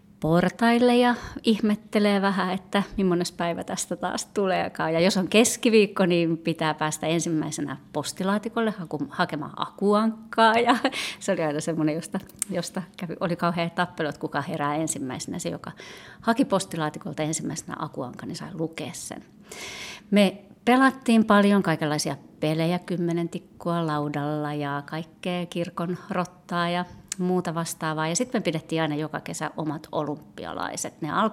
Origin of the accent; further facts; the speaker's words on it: Illo, Pirkanmaa, Finland; Mä oon asunut lapsuuteni tuolla Satakunnassa, Vammalan seudulla, semmoinen pieni Illon kylä ja siellä sitten vielä vähän siitä kylästäkin syrjässä, eli ihan maalla. Ja meitä oli iso perhe, mä oon 6. lapsi 7 lapsesta